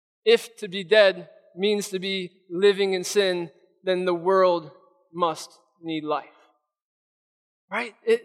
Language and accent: English; New York, United States; I'm a New Yorker, and I came to Grace Bible College and studied there, graduated